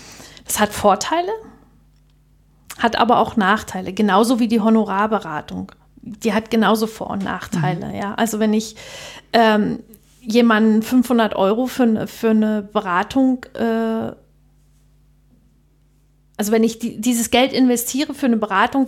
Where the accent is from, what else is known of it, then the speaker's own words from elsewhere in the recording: East Germany, Germany; als Ossi-Kind